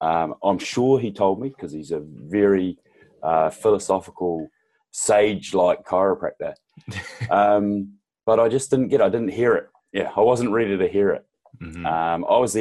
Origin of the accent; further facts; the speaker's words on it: New Zealand; Okay, so I grew up in New Zealand, and I was, rowing surf boats.